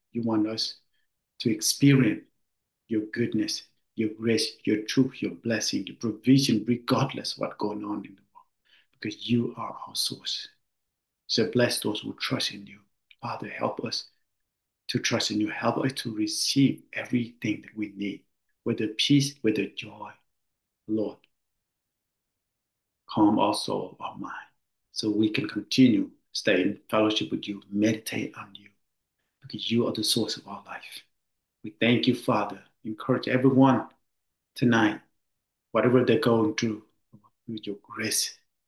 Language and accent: English; Pleiku, Gia Lai, Vietnam; now in United States; When He showed me back in my hometown in Vietnam, Pleiku, where I was when before I came to the US